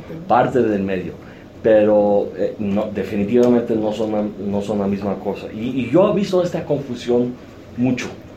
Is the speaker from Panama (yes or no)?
no; Canada; Tienen que saber primero que soy canadiense, no soy gringo. No me confunden. Defiendo a los gringos, pero... No soy gringo.